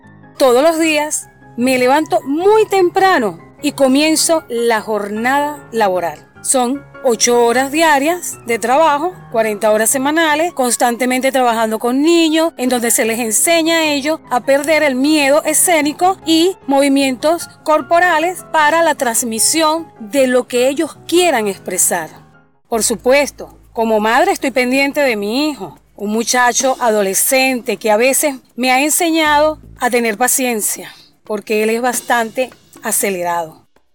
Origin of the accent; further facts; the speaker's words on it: Venezuela; Soy venezolana y aquí somos luchadores de nacimiento.